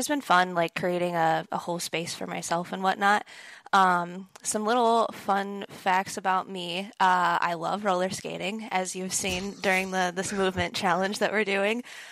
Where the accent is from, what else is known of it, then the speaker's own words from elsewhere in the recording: Toledo, Ohio, United States; now in Columbus, United States; So I currently reside near Columbus, Ohio, but I'm originally from Toledo area. So all my family's still back there.